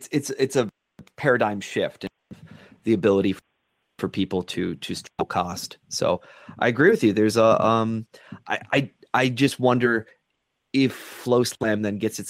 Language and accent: English; Minnesota, United States; from Minnesota.